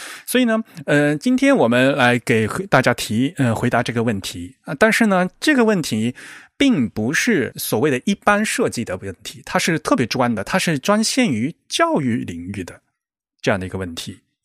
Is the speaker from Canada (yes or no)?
no; Fujian, China; 我是福建的，我也是六三制的。